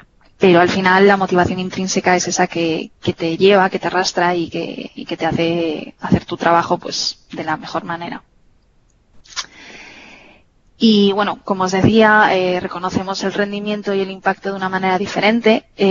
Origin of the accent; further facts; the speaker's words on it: Galicia, Spain; yo que soy de Galicia, por ejemplo, poder irme a casa pues un jueves y volver un martes